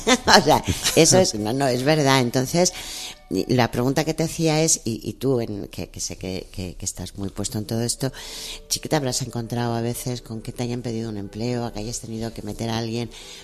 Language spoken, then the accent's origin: Spanish; Castile, Spain; yo vengo de un pueblo de Castilla y las casas eran enormes.